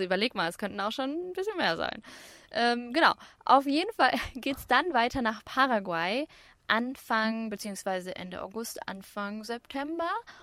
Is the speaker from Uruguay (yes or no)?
yes; Uruguay; als die Leute mich früher gefragt haben, von wo bist du oder deine Familie oder dein Ursprung oder sowas, da habe ich gesagt, ja, aus Uruguay.